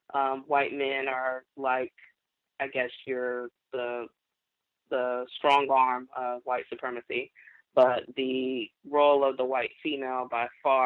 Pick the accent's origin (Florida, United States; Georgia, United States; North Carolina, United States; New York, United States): Florida, United States; And, well, I'm from Florida, so to be expected, you know, what I would encounter out there.